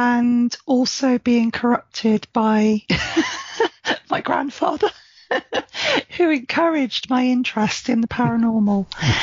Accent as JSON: {"language": "English", "town": "Princetown", "region": "South West England", "country": "United Kingdom", "tie": "born or raised there", "said": "growing up in Princetown"}